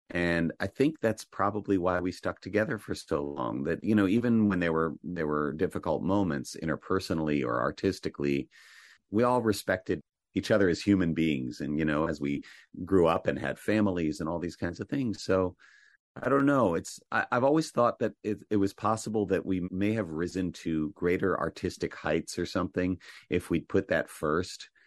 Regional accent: Virginia, United States; But yeah, anyway, we're all from Virginia.

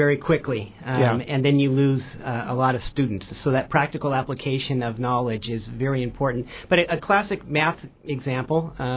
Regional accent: California, United States; The San Francisco Bay Area. I grew up an Oakland A's fan, and both a Raiders and a 49ers fan.

